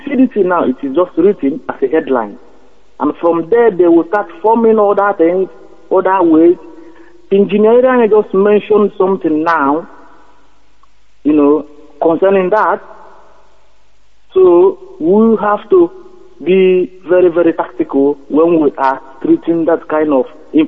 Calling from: London, United Kingdom; I'm calling from London here.

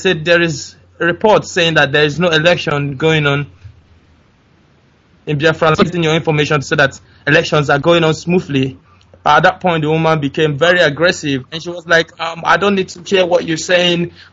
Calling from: United Kingdom; I was calling from the United Kingdom.

